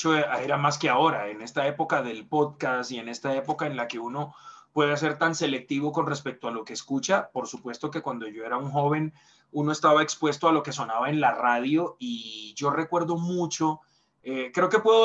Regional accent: Barranquilla, Atlántico, Colombia; como por conocimiento de causa y como barranquillero que soy, esa parte de la canción es falsa

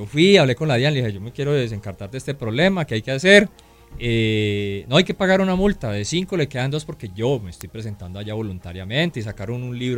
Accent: Toro, Valle del Cauca, Colombia; Soy del norte del Valle, de Toro, así que los vecinos me colocaron así.

